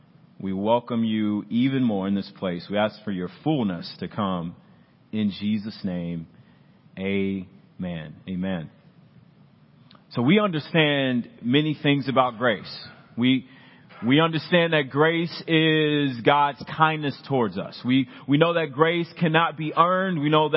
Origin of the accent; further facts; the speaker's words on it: Urbana, Illinois, United States; Well, listen, I came all the way from Urbana, Illinois, to tell you that grace is not the absence of something.